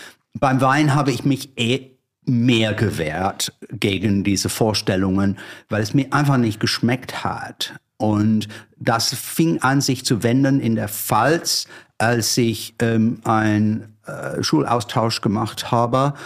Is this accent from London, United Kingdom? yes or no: yes; London, United Kingdom; German is a second language; ich stamme aus einer grüner, aber langweiliger Vorort von London. Auf der falschen Seite, der Südostseite.